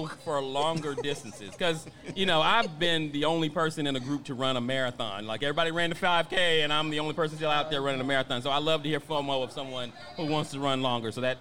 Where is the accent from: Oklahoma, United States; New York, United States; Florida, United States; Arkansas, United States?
Florida, United States; Orlando; now in Atlanta, United States; I'm originally from Orlando, Florida. I don't know if y'all know. Disney World.